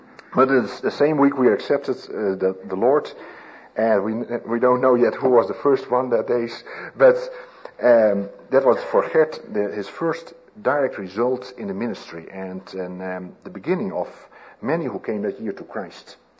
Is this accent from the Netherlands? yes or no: yes; Leeuwarden, Friesland, Netherlands; in my hometown, that was in north of Holland, Friesland, in a town Leeuwarden.